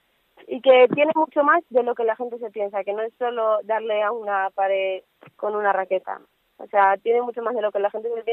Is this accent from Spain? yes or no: yes; Villa de Don Fadrique, Castilla-La Mancha, Spain; es raro que una chica de la Villa de Donfadrique se ponga a jugar y que juegue tanto, pero mi pueblo siempre creo que trata de acompañarme y estoy contenta por eso